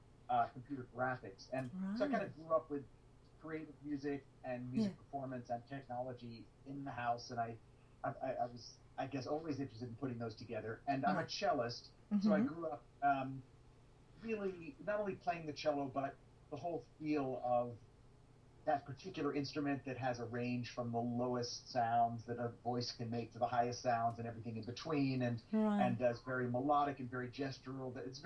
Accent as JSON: {"language": "English", "region": "New York", "country": "United States", "tie": "born or raised there", "said": "I grew up in New York, and I kind of have a hybrid background."}